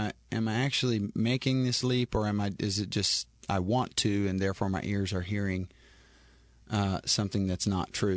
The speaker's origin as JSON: {"language": "English", "region": "Texas", "country": "United States", "tie": "born or raised there", "said": "I grew up in West Texas listening to country music and loved it, fell in love with it."}